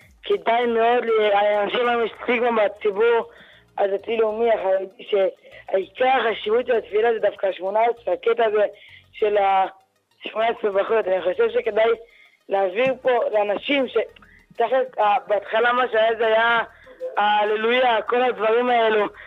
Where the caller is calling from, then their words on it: Beersheba, Southern District, Israel; אני מבאר שבע.